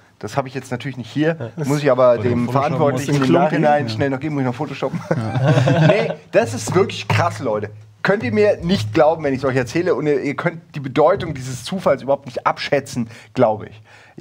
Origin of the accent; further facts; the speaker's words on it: Wächtersbach, Hesse, Germany; Moment mal, da liegt doch nicht Wächtersbach.